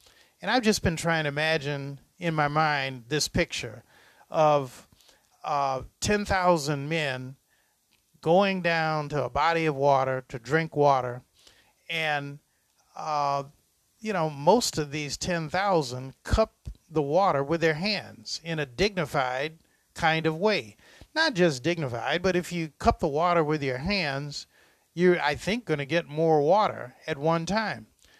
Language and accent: English; Detroit, Michigan, United States; He was from New Haven, Connecticut. I was from Detroit.